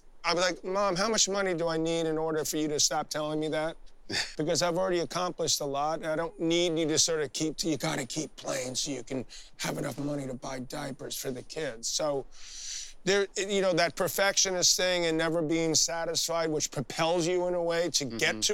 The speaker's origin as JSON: {"language": "English", "town": "Queens", "region": "New York", "country": "United States", "tie": "born or raised there", "said": "I'm a New Yorker and it's the greatest city in the world, and he's convinced that he's a New Yorker, and I grew up in Douglas and Queens."}